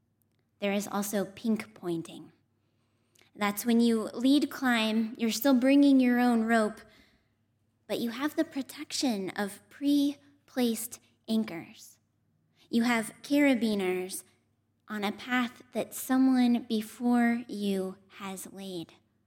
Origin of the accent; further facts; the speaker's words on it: Wyoming, United States; I am from Wyoming. I grew up rock climbing.